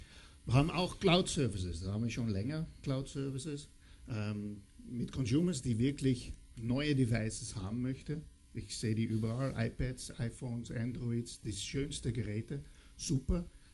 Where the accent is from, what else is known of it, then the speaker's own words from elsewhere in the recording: Netherlands; German is a second language; now in Germany; Ich komme aus den Niederlanden, deshalb mein wienerischer Aussprache ist ein bisschen